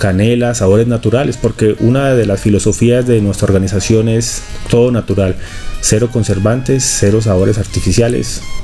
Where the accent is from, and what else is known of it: Colombia